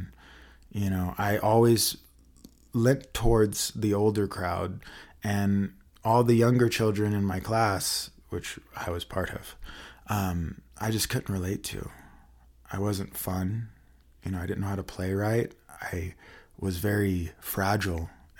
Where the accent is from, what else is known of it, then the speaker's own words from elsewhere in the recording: the South, United States; now in Colorado, United States; when I was growing up in the South.